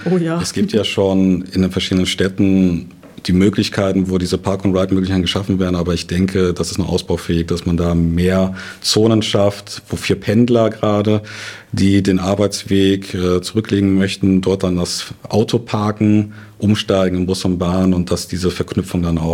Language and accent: German; Bergisch Gladbach, North Rhine-Westphalia, Germany; Ich komme selber aus dem Land, aus Bergisch Gladbach, also rechtsrheinisch von Köln, und hatte damals auch in meiner Jugendzeit einen Roller